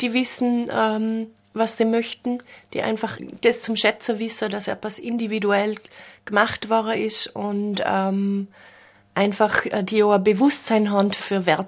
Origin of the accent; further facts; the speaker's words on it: Bregenz, Vorarlberg, Austria; also born or lived in Vienna; now in Feldkirch, Austria; Ich bin gebürtige Bregenzerin. Zwischendurch war ich 10 Jahre in Wien und bin jetzt in Feldkirch gelandet